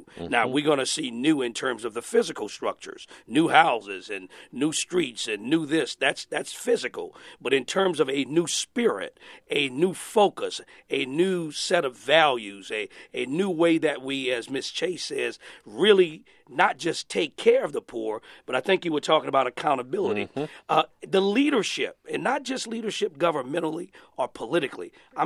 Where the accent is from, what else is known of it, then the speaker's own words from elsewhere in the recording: Louisiana, United States; I was born in the St. Bernard House Development, but my formative years were in Central City, so I know about that neighborhood.